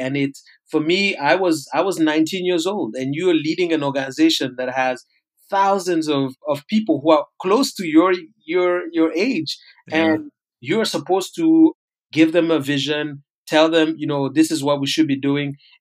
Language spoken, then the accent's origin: English; Rwanda; So, you know, I'm originally from Rwanda. I grew up in Rwanda.